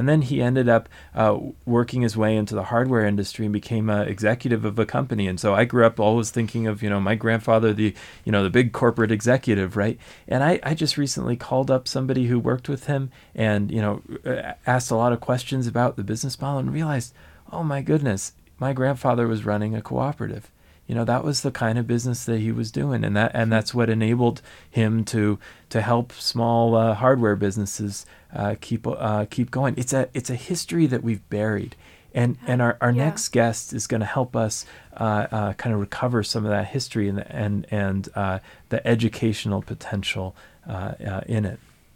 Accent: East Coast, United States; now in Colorado, United States; I moved back to Colorado about a year and a half ago. You know, I grew up on the East Coast. My mother's family's from out here.

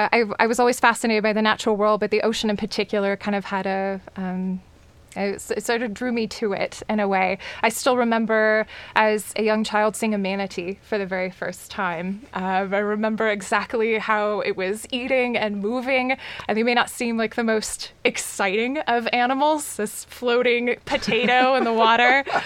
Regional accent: Texas, United States; also born or lived in Florida; And I was very fortunate, like I said, growing up in Texas, being able to visit the ocean quite a bit, and also visiting Florida on a fairly regular basis.

